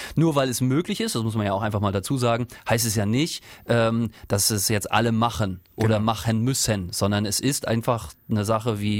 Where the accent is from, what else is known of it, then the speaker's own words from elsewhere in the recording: Rostock, Mecklenburg-Vorpommern, Germany; also ich komme ja aus Rostock